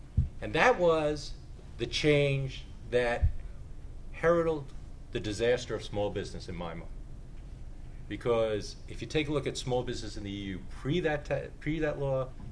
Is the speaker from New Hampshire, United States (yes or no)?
yes; New Hampshire, United States; I come from New Hampshire, so I always throw New Hampshire in, by the way